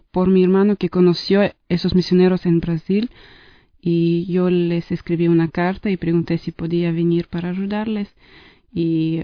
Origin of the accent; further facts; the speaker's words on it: Germany; now in Bolivia; un año y cuatro meses que estoy trabajando en Bolivia como misionera. Soy de Alemania